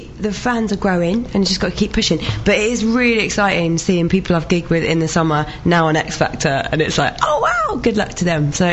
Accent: Norwich, East of England, United Kingdom; I'm going to be playing is my hometown, Norwich, on the 31st, which is my birthday.

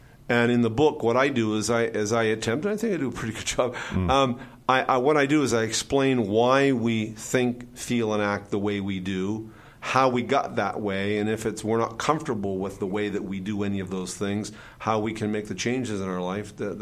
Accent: Halifax, Nova Scotia, Canada; I'm originally from Halifax, Nova Scotia.

